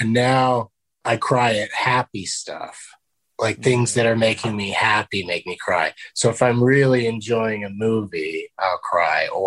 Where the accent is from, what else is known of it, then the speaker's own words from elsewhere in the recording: San Diego, California, United States; Middle class, Southern California, San Diego.